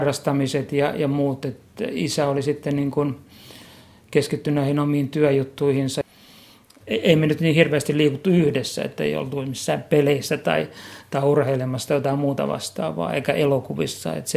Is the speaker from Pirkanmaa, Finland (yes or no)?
yes; Tampere, Pirkanmaa, Finland; mähän kävin sitten ruotsalaisen koulun kyllä Tampereella. Että mä oon nyt kaksikielinen